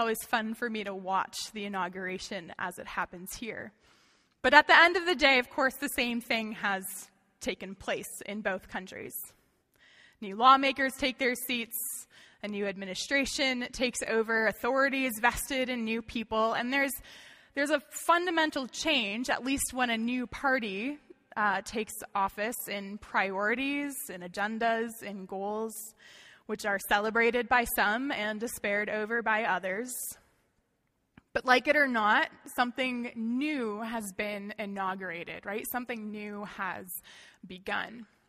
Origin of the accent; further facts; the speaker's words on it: Canada; now in United States; It's always interesting for me to observe the goings-on of American politics as a Canadian